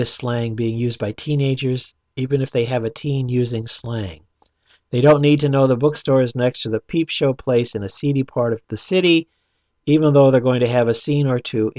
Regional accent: Iowa, United States

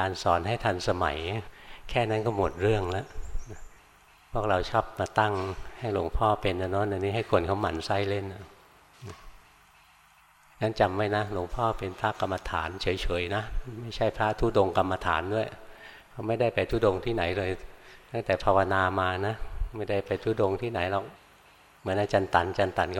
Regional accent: Bangkok, Thailand; born there; แต่ก่อนเราเกิดในกรุงเทพนะเกิดมาก็เห็นแต่แสงไฟ

